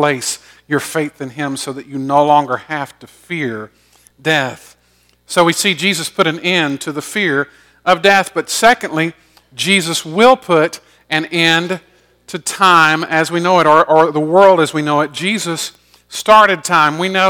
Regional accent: Georgia, United States; It has nothing to do with me being raised in a good family or growing up in Georgia.

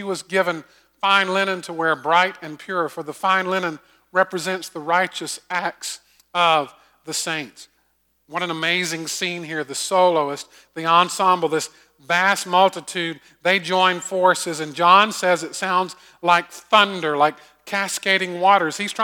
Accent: Augusta, Georgia, United States; I grew up in Augusta.

